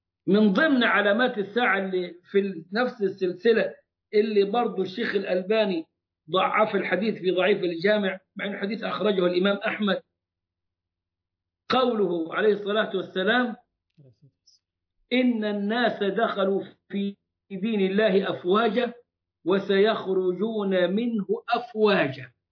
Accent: Egypt; شوف اللي حصل عندنا في مصر

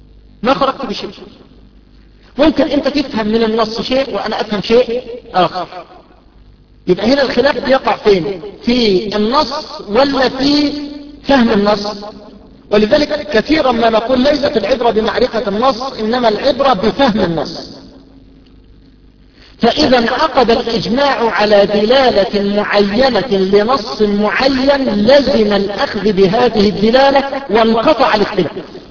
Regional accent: Egypt; باللغة العرف اللي هو يقول النقاب المشهور عندنا في مصر الايه؟

